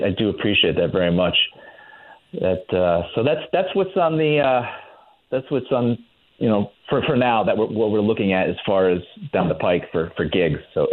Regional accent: New Milford, Connecticut, United States; I'm from New Milford, and Washington, which is one of the towns next to New Milford.

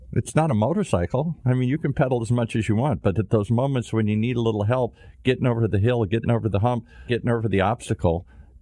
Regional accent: Ireland; My buddies and I opened an Irish pub because I'm an Irishman.

